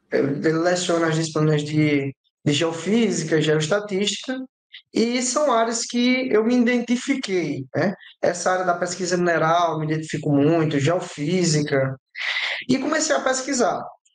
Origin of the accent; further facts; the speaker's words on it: Esperança, Paraíba, Brazil; estava sediada na minha cidade natal, Esperança